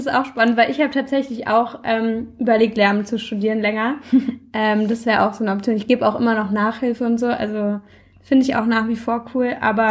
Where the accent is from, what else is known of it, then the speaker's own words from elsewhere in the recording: Vienna, Austria; born there; Ich bin in Wien geboren, aber die Familie von meinem Papa, die sind alle in Oberösterreich